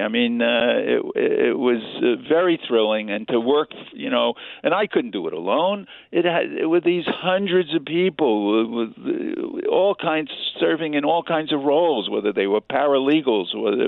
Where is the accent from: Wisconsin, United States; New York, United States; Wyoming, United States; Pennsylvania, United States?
New York, United States; New York City; You know, I was from New York City. I was from the Bronx.